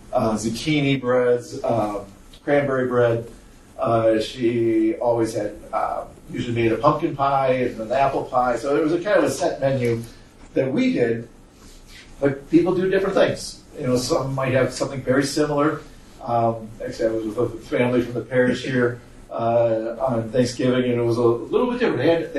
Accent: Wisconsin, United States; You know, when I was home, I'm from Wisconsin, for those of you, I think most of you know that by this point.

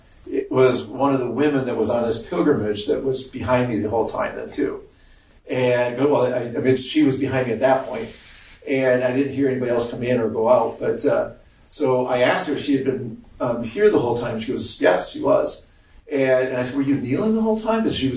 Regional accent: Wisconsin, United States; If you remember, I'm from Wisconsin.

